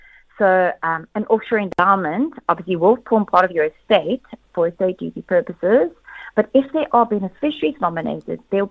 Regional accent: South Africa; So you're utilizing those offshore allowances that we as South African investors get on an annual basis.

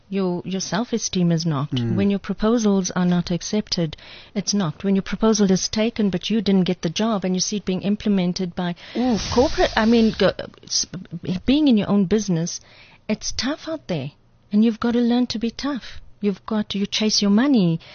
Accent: South Africa; I'm South African, born and bred. Why would I not be able to make it?

